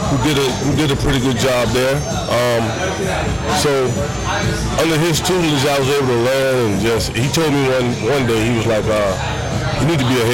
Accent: Danville, Virginia, United States; now in St. Petersburg, United States; Well, I'm from Danville, Virginia. I moved to St. Petersburg area like 1980s.

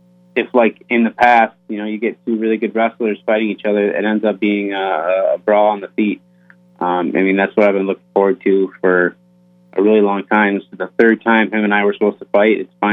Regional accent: Michigan, United States; Well, growing up in Michigan, my favorite thing in the world to fish was freshwater steelhead.

